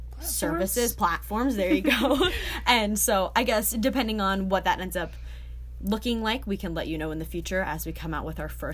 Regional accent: Midwest, United States; we're from the Midwest, we're both religious

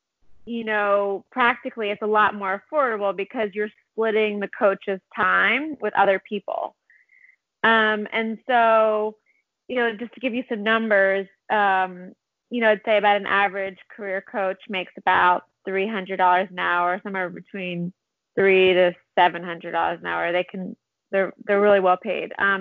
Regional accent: Philadelphia, Pennsylvania, United States; also born or lived in California; I grew up in Philadelphia and he grew up in Princeton, New Jersey, and we met in New York.

